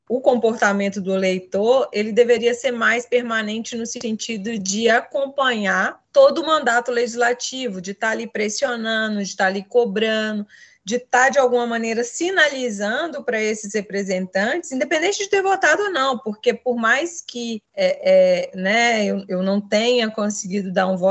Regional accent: Minas Gerais, Brazil; now in Alagoas, Brazil; Sou mineira, mas diria que já sou, né, uma alagoana, estou aqui no estado há 11 anos

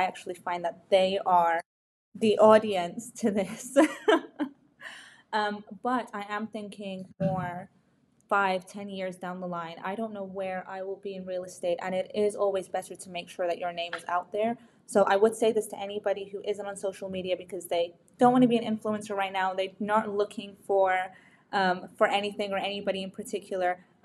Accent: Iraq; I am Middle Eastern originally. And I'm from Iraq, huge major exporter of oil and natural gas.

